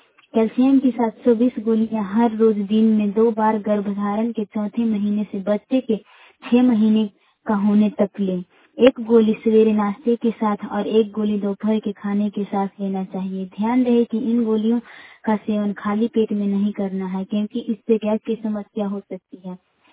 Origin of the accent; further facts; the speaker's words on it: Aurangabad, Bihar, India; मैं भारत पंचायत के रहने वाली हूँ, औरंगाबाद के निवासी हूँ।